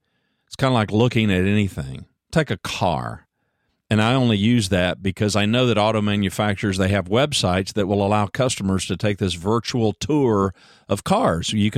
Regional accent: Ada, Oklahoma, United States; Leo, he's from Boston. I'm from Ada, Oklahoma. I mean, you just couldn't get more different.

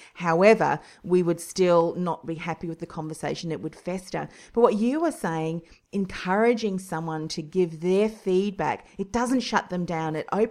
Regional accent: New Zealand; now in Australia; And I'm originally from New Zealand too.

